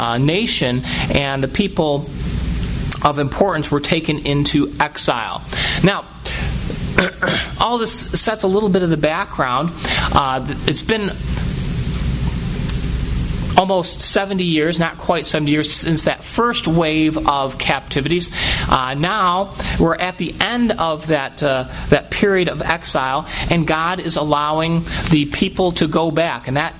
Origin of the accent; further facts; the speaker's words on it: New York, United States; now in Iowa, United States; I grew up in New York State, but this has become our home now.